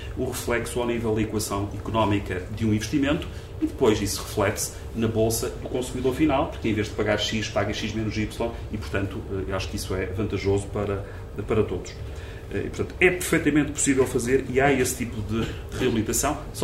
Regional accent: Ovar, Aveiro, Portugal; Bom, e depois um último comentário sobre Ovar, sobre a minha terra.

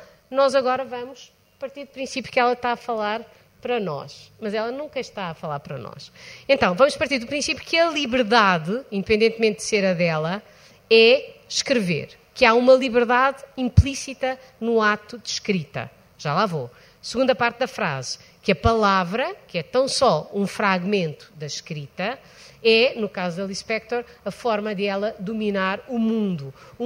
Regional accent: South, Portugal; eu sou do Sul, penso devagar e falo devagar.

